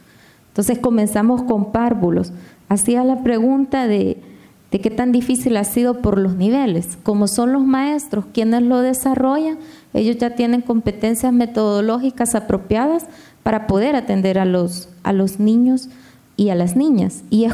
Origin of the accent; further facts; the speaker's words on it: El Salvador; Soy salvadoreña